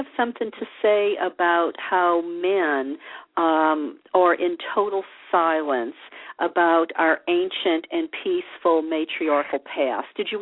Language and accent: English; New Orleans, Louisiana, United States; now in California, United States; I grew up in the South. I grew up in a Catholic bubble.